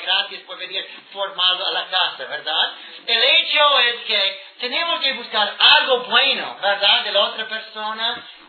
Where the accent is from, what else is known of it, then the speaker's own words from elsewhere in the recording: Antioquia, Colombia; porque en Antioquia, de donde vengo, es como 100 grados de temperatura y vine sudando